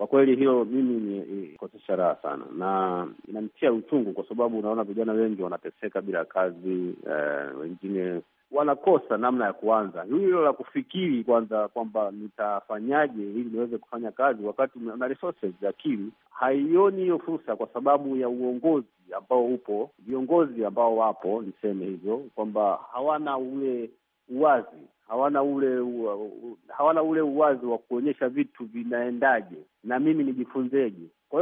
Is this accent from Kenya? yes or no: no; Dar es Salaam, Tanzania; ni kijana ambaye natoka Dar es Salaam.